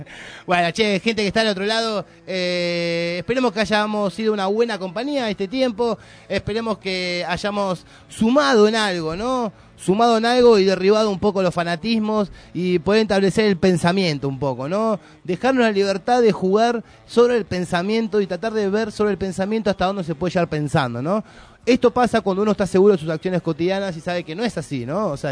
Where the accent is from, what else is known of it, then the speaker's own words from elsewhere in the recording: Argentina; Qué contradictorio también. Bueno, somos argentinos.